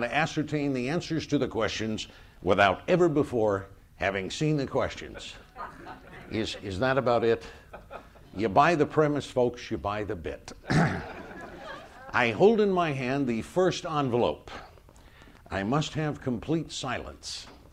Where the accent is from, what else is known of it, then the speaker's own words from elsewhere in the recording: Phoenix, Arizona, United States; I was born in the late 50s. I grew up in Phoenix, Arizona, and my sister was married and living in Las Vegas when I was growing up in the 60s.